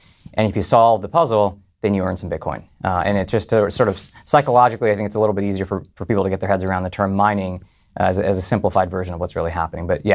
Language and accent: English; United States; I think we're very fortunate as American citizens that we have the US dollar.